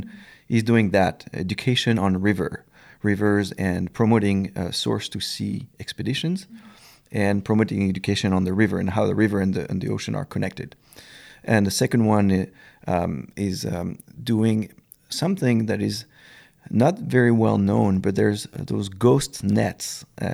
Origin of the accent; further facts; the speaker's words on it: France; I was raised in France, and I was lucky to go every summer by the ocean.